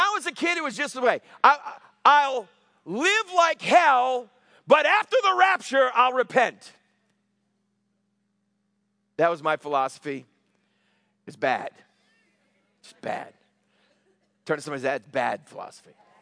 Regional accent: Massachusetts, United States; Well, I'm a Catholic. I'm from Massachusetts. The French Canadians, amen.

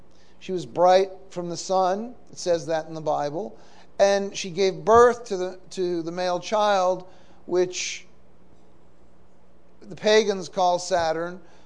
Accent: Boston, Massachusetts, United States; Now, as a Jewish boy growing up in the Boston area, I was always taught that at Rosh Hashanah we dealt with sin

